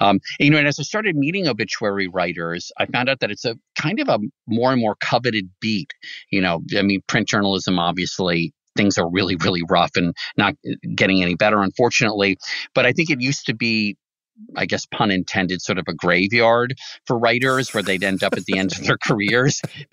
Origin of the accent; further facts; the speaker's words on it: Washington, District of Columbia, United States; Growing up in the Washington, D.C. area, there were two daily papers when I was a kid